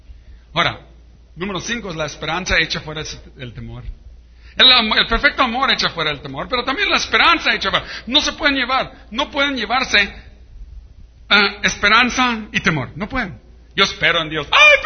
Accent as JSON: {"language": "Spanish", "town": "Chula Vista", "region": "California", "country": "United States", "tie": "born or raised there", "said": "yo me crié en Estados Unidos, en Chula Vista"}